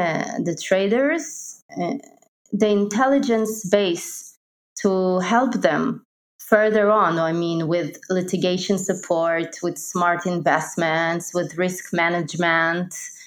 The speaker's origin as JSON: {"language": "English", "country": "Ukraine", "second_language": "English", "lives_now": "London, United Kingdom", "said": "I'm normally based in London, but I'm originally from Ukraine. So this is why you hear my amazing accent. And now I'm here in Ukraine with my family, and I work from here"}